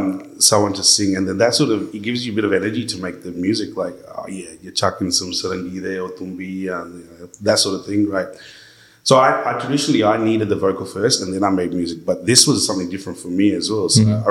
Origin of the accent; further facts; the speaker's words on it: Australia; He knew I was from Australia